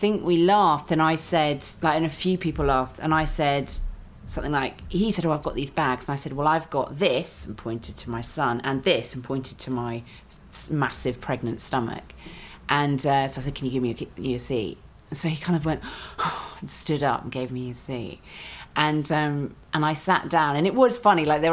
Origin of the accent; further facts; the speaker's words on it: London, United Kingdom; As a Londoner, I feel like, this is my right.